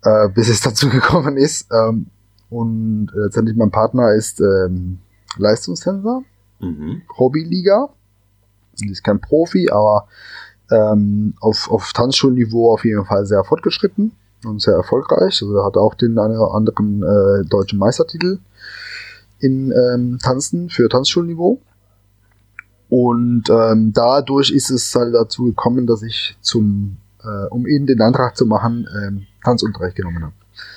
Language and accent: German; Cali, Valle del Cauca, Colombia; German is a second language; now in Germany; Ich komme aus der Welsalzer Hauptstadt. Ich bin ein gebürtiger Kolumbianer und bin in Cali aufgewachsen.